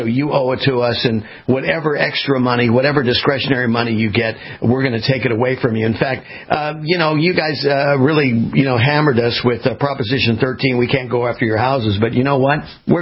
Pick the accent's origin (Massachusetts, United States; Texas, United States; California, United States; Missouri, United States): California, United States; I mean, I was born and raised in California.